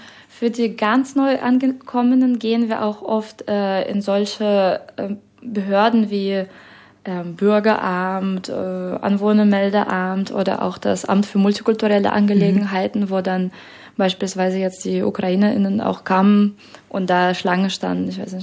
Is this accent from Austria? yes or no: no; Russia; German is a second language; moved away as an adult; now in Germany; Ich bin selber Russin, habe gedacht, das ist leider mein Land, der ein anderes Land angreift.